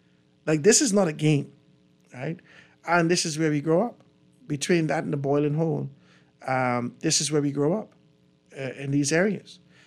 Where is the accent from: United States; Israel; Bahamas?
Bahamas; Eight Mile Rock, Grand Bahama; you could be able to see that in my hometown and my settlement that I'm from, 8 Mile Rock, tragedy strikes two Grand Bahamian families.